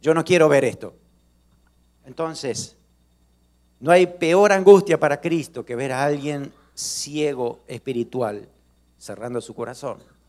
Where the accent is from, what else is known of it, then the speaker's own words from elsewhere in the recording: Pehuajó, Buenos Aires Province, Argentina; Yo el máximo lo escuché en mi pueblo, en Pehuajó.